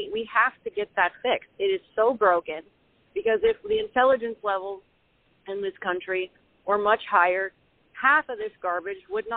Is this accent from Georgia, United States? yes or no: yes; Atlanta, Georgia, United States; moved away as an adult; now in Jacksonville, United States; I'm actually from the Atlanta area, north of Atlanta, and I lived there till I was 30. And I lived in Gwinnett, so I was on the north side, and I moved to Jacksonville about 5 years ago